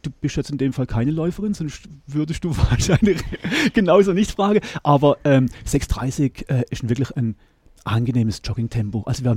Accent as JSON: {"language": "German", "town": "Schönau", "region": "Baden-Württemberg", "country": "Germany", "said": "ich komme ja aus Schönau."}